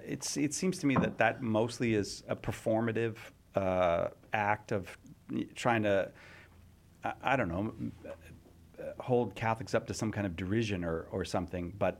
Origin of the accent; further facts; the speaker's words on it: California, United States; I have to say, as a Californian